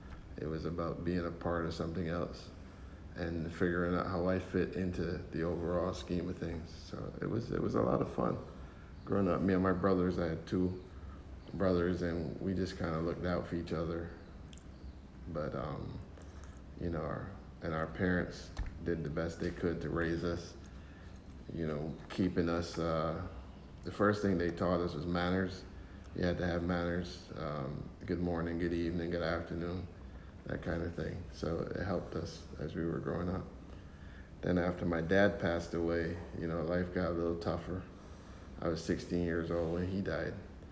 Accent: Barbados; moved away; Well, yeah, Barbados was, growing up was a lot of fun because we lived in our village and everyone knew everyone.

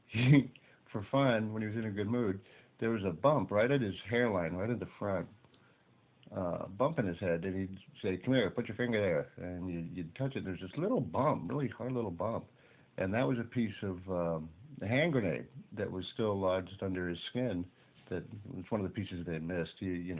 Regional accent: Ventura, California, United States; I grew up in Ventura here, just like you, but quite a while ago.

